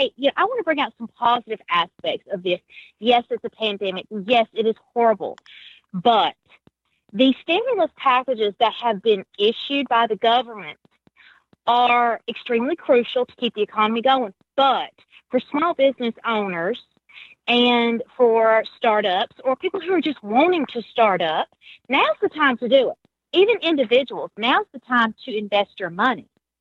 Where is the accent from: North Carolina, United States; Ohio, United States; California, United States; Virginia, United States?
North Carolina, United States; now in Alabama, United States; I was actually originally from North Carolina and moved to Alabama a few years ago.